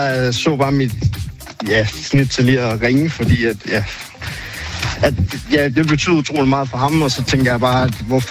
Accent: North Denmark Region, Denmark; Vi er fra Nordjylland, så der er ikke rigtig så mange hold her

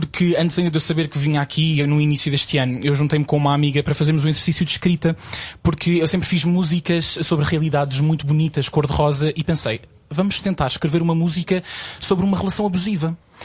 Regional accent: Sintra, Lisbon, Portugal; Sou aqui de Sintra, antes de mais

